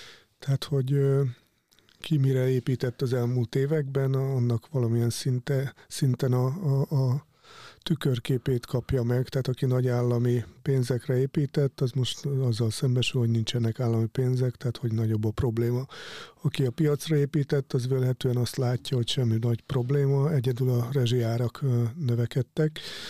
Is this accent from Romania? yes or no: no; Serbia; én 20 évesen abban a Szerbiában nőttem fel, amikor ilyen több 100%-os infláció volt